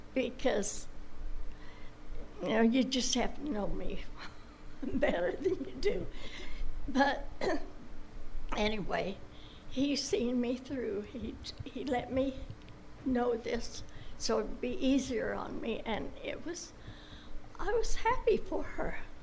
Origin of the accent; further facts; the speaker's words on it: Burlingame, California, United States; born there; I like the fact that I was born in Burlingame, and I'm back in Burlingame for my latter days.